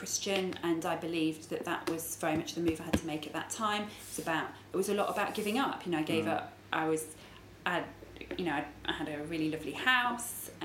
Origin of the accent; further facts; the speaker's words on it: Corby, East Midlands, United Kingdom; I grew up near Corby. You know, Oakham is not that far from Corby